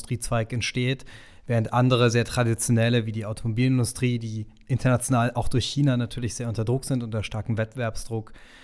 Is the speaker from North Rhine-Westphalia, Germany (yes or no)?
no; Munich, Bavaria, Germany; dass ich für die 30er Jahre hoffe, als Münchner den Stau über den